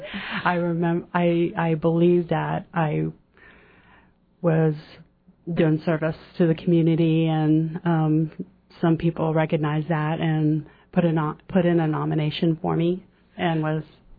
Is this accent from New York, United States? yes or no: no; Ketchikan, Alaska, United States; Well, I was raised in Ketchikan, Alaska